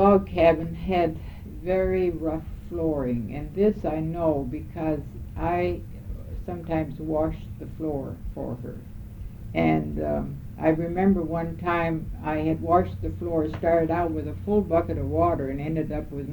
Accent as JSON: {"language": "English", "region": "Minnesota", "country": "United States", "tie": "born or raised there", "also_born_or_lived": "Michigan", "said": "then I was born in 1905 in Michigan. And then we left Michigan in 1910 and moved to Minnesota."}